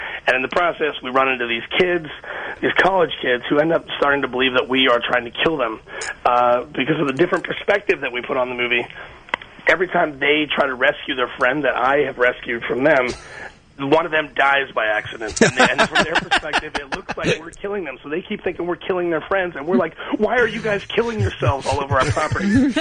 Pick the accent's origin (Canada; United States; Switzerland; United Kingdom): Canada; I grew up in Canada